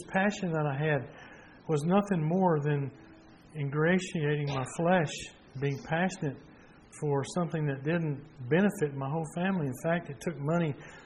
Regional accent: United States; an article or two in the paper over there about this American playing American football over there and helping the team.

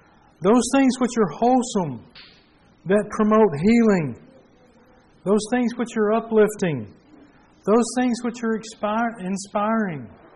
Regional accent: United States; an article or two in the paper over there about this American playing American football over there and helping the team.

